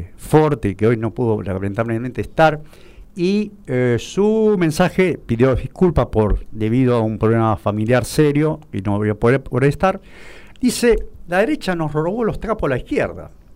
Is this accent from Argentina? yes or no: yes; Buenos Aires, Argentina; born there; Yo también nací en la provincia de Buenos Aires.